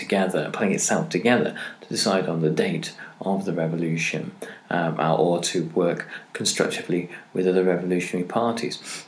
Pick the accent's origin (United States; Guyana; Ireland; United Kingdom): United Kingdom; Cardiff, Wales; Will Painter, from my hometown here, Cardiff